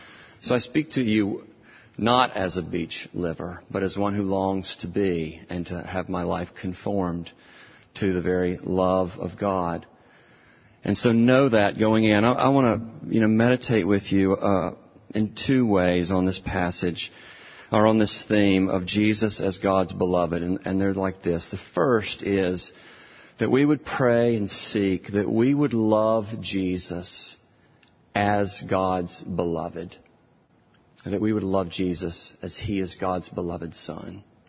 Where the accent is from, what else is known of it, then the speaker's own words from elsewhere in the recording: Starkville, Mississippi, United States; You know, I grew up in Mississippi, in Starkville, and it wasn't until I was in college that I first had friends who grew up on the beach.